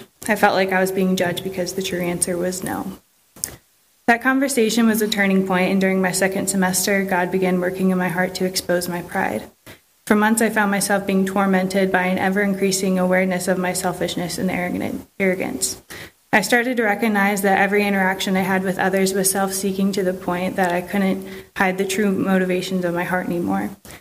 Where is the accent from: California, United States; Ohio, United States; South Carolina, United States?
Ohio, United States; North Canton; I grew up in North Canton, Ohio, in a household where the gospel was taught and attended the same non-denominational church from infancy until high school.